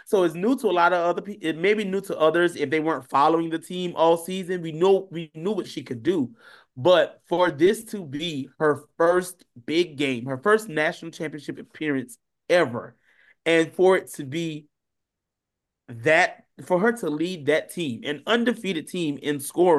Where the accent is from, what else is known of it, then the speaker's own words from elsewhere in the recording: South Carolina, United States; obviously, because I'm from South Carolina